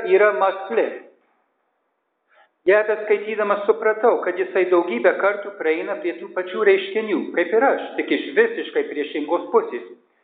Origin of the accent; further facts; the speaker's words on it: California, United States; aš, augdamas Kalifornijos utopijoje, jaučiau pareigą iš jos išeiti